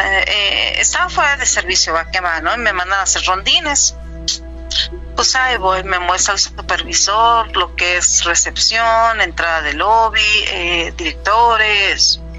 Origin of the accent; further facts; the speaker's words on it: Los Mochis, Sinaloa, Mexico; soy, bueno … soy de los Mochis, Sinaloa.